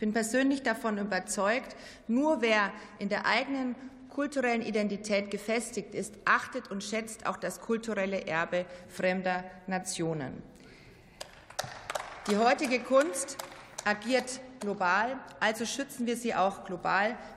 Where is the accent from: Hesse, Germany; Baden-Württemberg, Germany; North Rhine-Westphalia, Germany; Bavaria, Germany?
Bavaria, Germany; Schweinfurt; in meiner Heimatstadt Schweinfurt